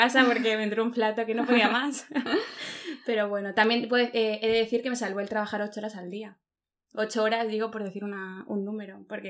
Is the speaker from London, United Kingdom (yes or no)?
yes; London, United Kingdom; reencuentro con mi ciudad natal. Como buena londoner.